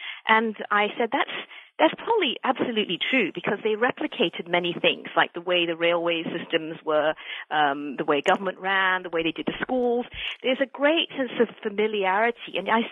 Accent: Malaysia; I'm originally from Malaysia, and one of the great things, I think, is that Malaysia's historically been a very multi-ethnic society.

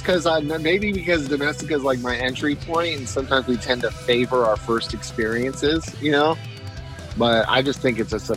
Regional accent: Anaheim, California, United States; I was born in Anaheim, which is in Orange County. I lived over by Knott's Berry Farm.

